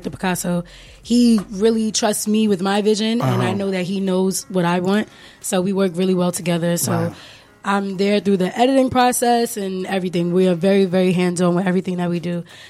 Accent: Harlem, New York, United States; I'm from Harlem, New York. I am 20... How old am I? 23 years old.

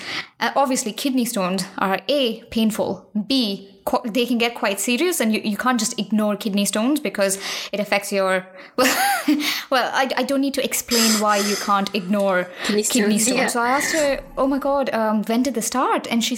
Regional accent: Kerala, India; at least I will speak for Kerala, all of our pharmacies and medical shops, they advertise themselves as English medicines.

